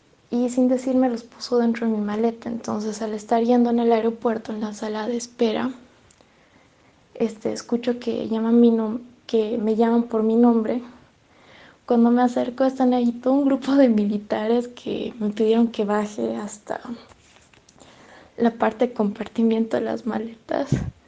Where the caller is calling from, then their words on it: Bolivia; Desde Bolivia, un saludo, un abrazo a todos.